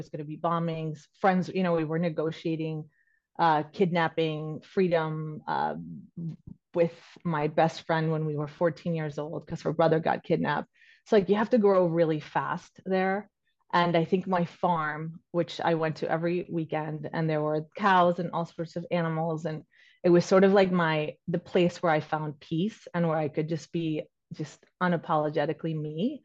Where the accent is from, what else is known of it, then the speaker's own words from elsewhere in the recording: Bogotá, Bogotá Capital District, Colombia; English is a second language; I grew up in Bogota, Colombia